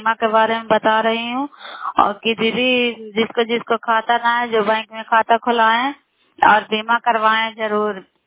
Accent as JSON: {"language": "Hindi", "town": "Bariganj", "region": "Bihar", "country": "India", "said": "नालंदा जिला कराय ब्लॉक मकराता पंचायत ग्राम बारीगंज के निवासी हूँ।"}